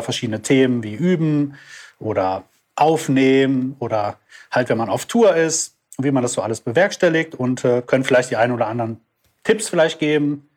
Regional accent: Düsseldorf, North Rhine-Westphalia, Germany; genau. Und ich komme aus Düsseldorf und bin da Musiker

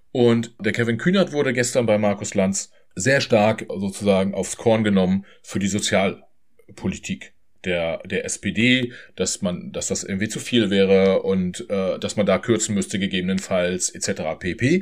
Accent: East Germany, Germany; als Ostdeutscher darf ich das sagen.

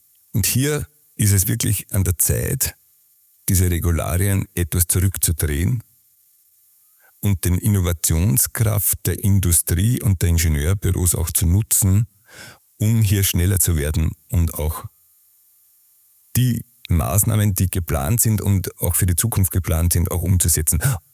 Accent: Austria; Als Österreicher fühle ich mich natürlich jetzt herausgefordert.

